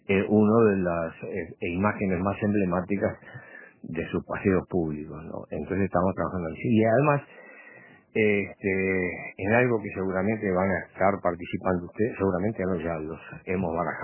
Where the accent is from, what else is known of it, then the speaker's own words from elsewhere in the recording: Uruguay; Nosotros somos uruguayos.